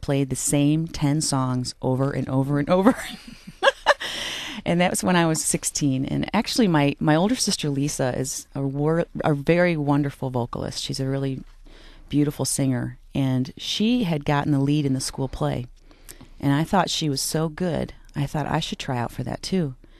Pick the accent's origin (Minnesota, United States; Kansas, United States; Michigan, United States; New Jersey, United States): Michigan, United States; Riverview; I grew up in Riverview, Michigan, and I'm from a family of 6 children.